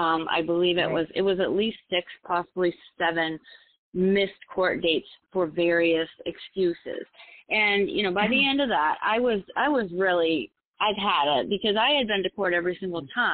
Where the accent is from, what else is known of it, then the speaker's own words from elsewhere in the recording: Maine, United States; now in Connecticut, United States; Connecticut, where I live now, but I'm originally from Maine, and he's from Maine, and we were in Maine a lot visiting family and stuff.